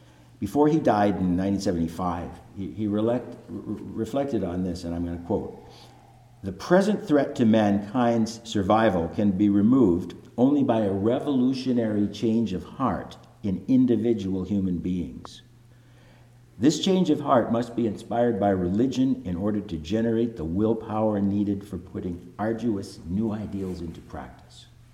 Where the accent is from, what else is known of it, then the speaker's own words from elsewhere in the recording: Canada; okay, I'm a Canadian Buddhist.